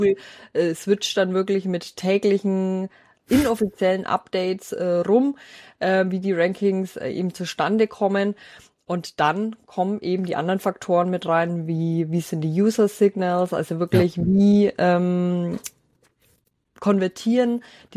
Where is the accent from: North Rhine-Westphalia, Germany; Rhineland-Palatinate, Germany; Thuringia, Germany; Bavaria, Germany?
Bavaria, Germany; accent: Franconian; vielleicht liegt es auf meinem fränkischen Dialekt, ich weiß es nicht